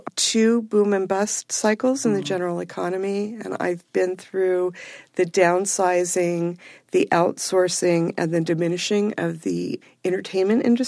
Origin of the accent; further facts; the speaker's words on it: Silver Lake, California, United States; I grew up as an only child, a single parent, a mom who worked all the time. I grew up in Silver Lake, and I didn't have any living grandparents.